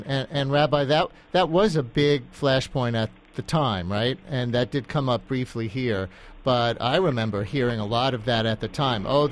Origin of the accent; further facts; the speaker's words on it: New York, United States; like few things that I've seen in my years growing up in New York.